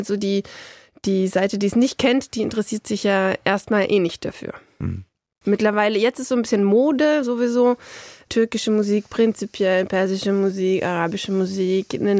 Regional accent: Vienna, Austria; Ich bin aus Wien.

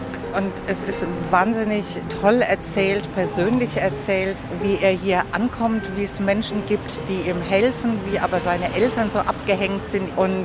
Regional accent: Augsburg, Bavaria, Germany; ich bin aus Augsburg

